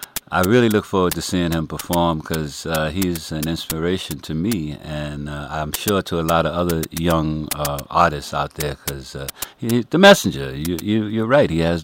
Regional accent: New York, United States; born there; And I was born in New York.

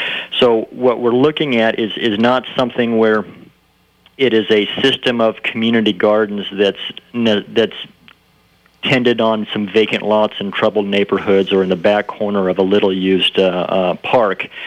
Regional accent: Berkeley, California, United States; now in Davenport, United States; Before I came to Davenport, I grew up in Berkeley, California, and of course, there's a lot of progressive and innovative thought happening out there on the West Coast

